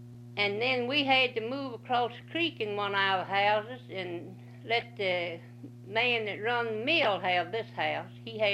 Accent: Elberton, Georgia, United States; I was born in Elberton.

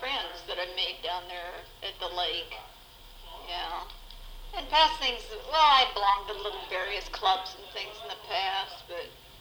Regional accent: California, United States; born there; I was born in the French Hospital. First hospital, I think, in Los Angeles County.

